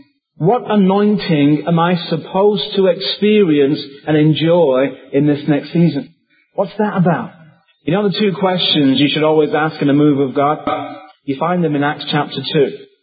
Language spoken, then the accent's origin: English; United Kingdom; Remember, you're Americans. I'm the British guy. British people are always reticent.